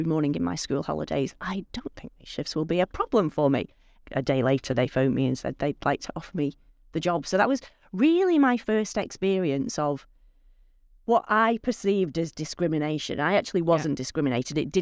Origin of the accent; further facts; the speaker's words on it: Wigan, North West England, United Kingdom; from Wigan. But my support network is in Wigan